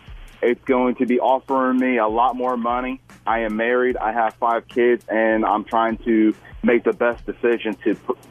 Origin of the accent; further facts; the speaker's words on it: Connecticut, United States; I think that the job opportunity would be a lot better for my family, being that I'm originally from Connecticut and I still have my dad and my brothers up there.